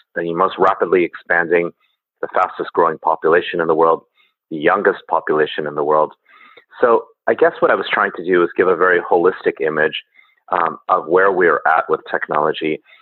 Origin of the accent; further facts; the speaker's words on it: Silicon Valley, California, United States; And I'm actually from Silicon Valley itself, actually. So a lot of this is also my own story.